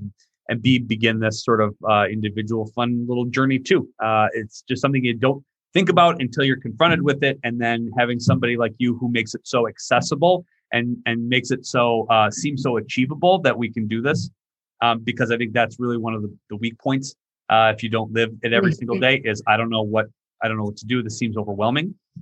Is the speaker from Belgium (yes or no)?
no; Minneapolis, Minnesota, United States; I grew up in South Minneapolis.